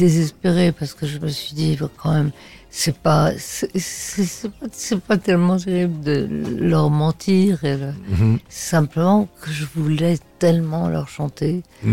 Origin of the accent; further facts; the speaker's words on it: France; Je suis française